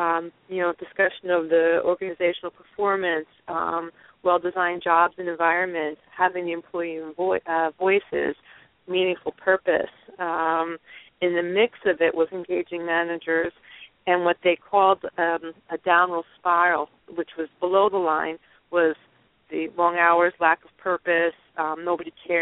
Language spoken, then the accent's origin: English; New Jersey, United States; Hi, good evening. … from New Jersey.